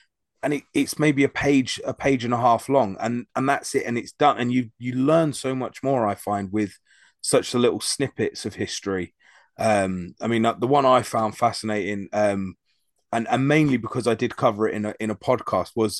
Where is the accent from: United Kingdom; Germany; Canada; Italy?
United Kingdom; obviously being a British person, we don't know a huge amount about American and history.